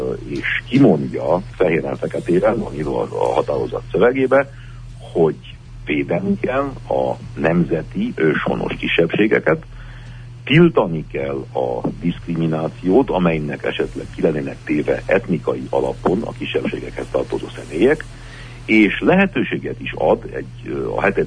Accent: Transylvania, Romania; mi már erdélyi magyarok azonnal be tudnánk kapcsolódni

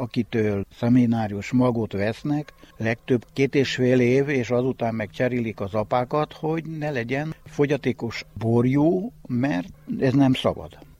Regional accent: Istvánháza, Mureș County, Romania; Mondom, én istvánházi. Nem igaz, azt mondja, te kutasföldi vagy. De nem, én istvánházi vagyok.

